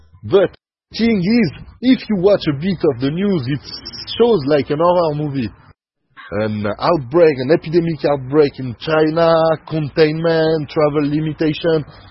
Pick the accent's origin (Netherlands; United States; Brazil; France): France; accent: French; English is a second language; Got to try to better my English accent. My French accent got to disappear.